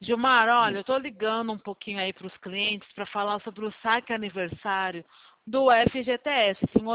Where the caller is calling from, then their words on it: Itu, São Paulo, Brazil; Eu estou falando do interior de São Paulo, cidade de Itu.